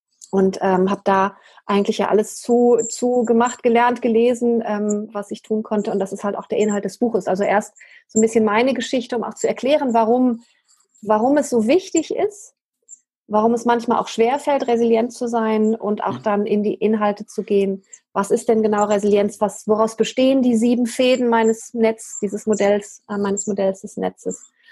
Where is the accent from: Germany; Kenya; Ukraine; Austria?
Kenya; ich bin in meinem ersten Leben bin ich in Kenia groß geworden